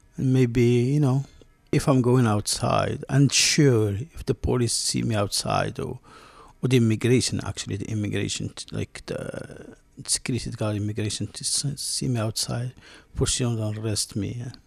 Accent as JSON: {"language": "English", "country": "Algeria", "also_born_or_lived": "United States", "moved": "yes", "lives_now": "Canada", "said": "I came from U.S. Before that, I came from Algeria to U.S., U.S. to Canada."}